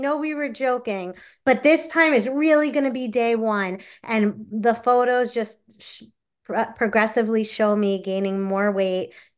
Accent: New York, United States; from New York.

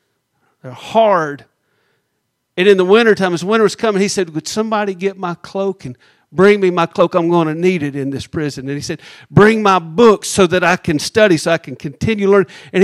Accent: Anderson, South Carolina, United States; I grew up in Anderson, South Carolina, and I remember seeing on the square, the town square

